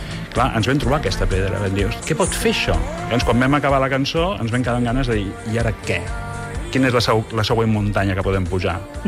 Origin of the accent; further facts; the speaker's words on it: Barcelona, Catalonia, Spain; born there; és la meva vila, Vila de Gràcia, on he nascut